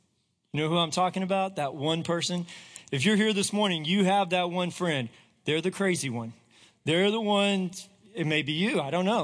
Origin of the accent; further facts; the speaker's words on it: Corpus Christi, Texas, United States; Growing up in the Corpus area, I had one of those friends.